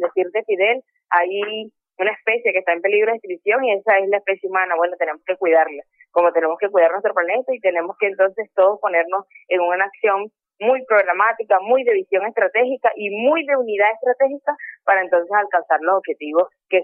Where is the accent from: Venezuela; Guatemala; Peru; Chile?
Venezuela; nosotros como venezolanos